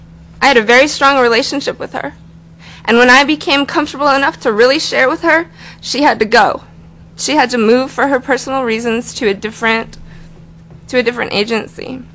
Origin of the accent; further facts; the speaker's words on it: Anchorage, Alaska, United States; I was very lucky that I was born in Anchorage. I had services available to me. I was very lucky that I stayed in Anchorage.